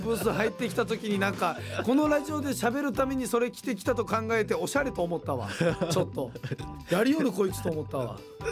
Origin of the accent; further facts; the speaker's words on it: Kurume, Fukuoka, Japan; 我々の地元久留米市のグルメやイベント、歴史、文化